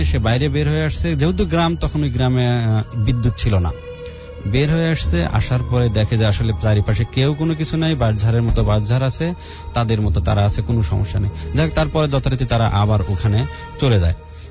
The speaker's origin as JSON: {"language": "Bangla", "town": "Nunnagar", "region": "Rajshahi Division", "country": "Bangladesh", "tie": "born or raised there", "said": "সেটা আমার গ্রামের বাড়ি পাবনা জেলার ভাঙ্গুরা থানার অষ্টমশ ইউনিয়নের নুননগর গ্রামের যে ঘটনাটা"}